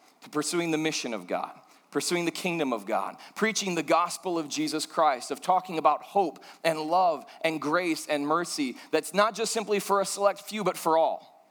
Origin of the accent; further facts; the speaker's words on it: Chicago, Illinois, United States; moved away; I'm originally from the Chicago area. We moved from Chicago down to Florida and then up to Alabama.